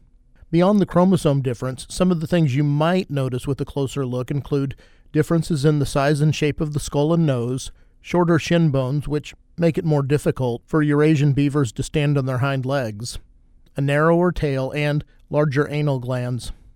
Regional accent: Ellsworth, Kansas, United States; in my hometown in Kansas, such a celebration was held in July and called Cowtown Days, hearkening back to Ellsworth's start as a genuine Wild West cowtown.

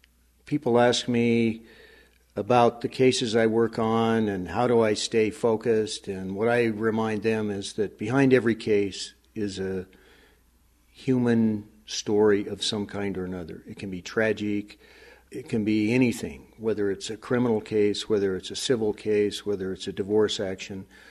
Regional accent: Henderson, Nevada, United States; also born or lived in Superior, Montana, United States; The first part of my life I spent in Superior, Montana. My dad worked in the woods, sawmill, and was a custodian at the local school there. I finished fourth grade in Superior, and then my folks moved to Henderson, Nevada

